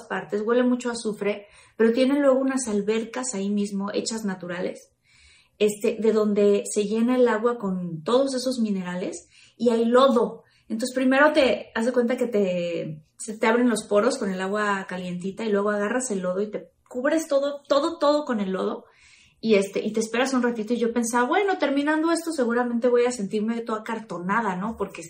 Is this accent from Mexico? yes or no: yes; Mexico; ya que somos mexicanos